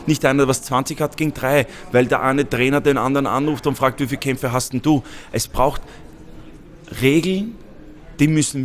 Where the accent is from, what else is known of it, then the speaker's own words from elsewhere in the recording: Austria; Ich meine, ich bin Österreicher